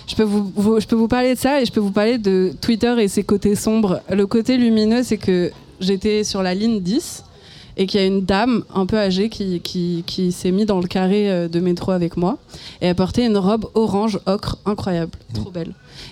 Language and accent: French; France